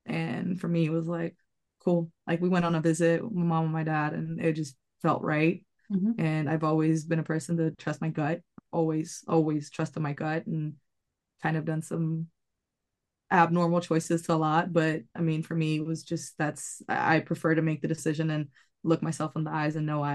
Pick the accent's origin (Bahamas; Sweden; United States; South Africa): Sweden; And then I grew up in Sweden.